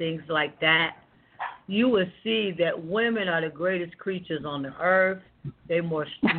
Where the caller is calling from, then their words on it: Columbus, Ohio, United States; I'm calling from Columbus, Ohio.